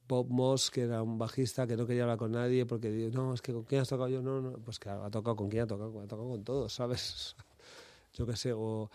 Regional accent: Madrid, Community of Madrid, Spain; Sí, yo soy madrileño. Mira qué acento tengo.

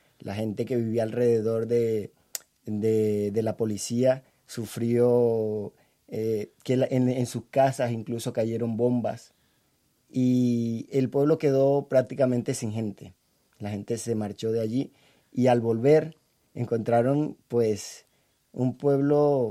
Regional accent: Aguas Blancas, Cesar, Colombia; Sí, es mi tierra. Nací en ese pueblo de 7.000 habitantes, un pueblo muy humilde al norte de Colombia. Es de la capital del Cesar, ¿no? Cerca de la ciudad de Valledupar. Y bueno, es un pueblo muy humilde, de gente, digamos, sin posibilidades, sin oportunidades

